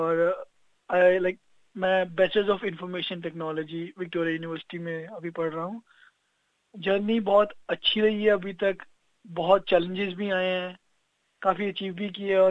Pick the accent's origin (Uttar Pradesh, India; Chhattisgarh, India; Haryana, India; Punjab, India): Punjab, India; Patiala; moved away as an adult; मैं भारत में पंजाब से हूँ, पंजाब पटियाला से